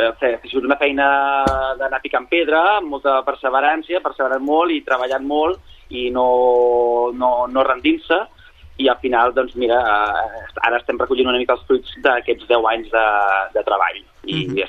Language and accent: Catalan; Sabadell, Catalonia, Spain; Jo cito que com a sabadellenc